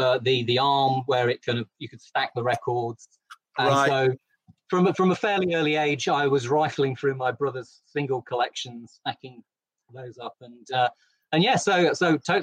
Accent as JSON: {"language": "English", "region": "East Midlands", "country": "United Kingdom", "said": "I'm from the East Midlands, and so heavy metal is in my blood."}